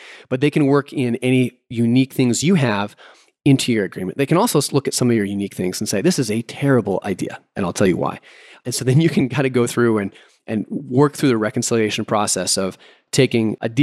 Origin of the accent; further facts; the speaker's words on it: United States; I'm not as familiar with them, not, you know, being an American